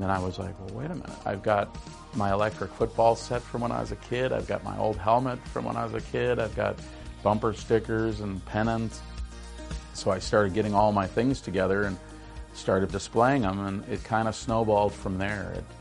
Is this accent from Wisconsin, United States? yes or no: yes; Green Bay, Wisconsin, United States; born there; I was born in Green Bay in 1960. My grandparents had a store on 9th Street, not too far from Lambeau.